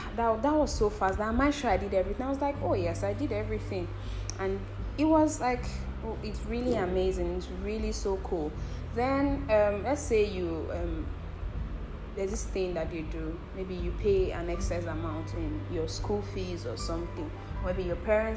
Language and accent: English; Nigeria; Damn it, I'm not even a Ghanaian in the first place. I'll be like, oh no, I'm Nigerian.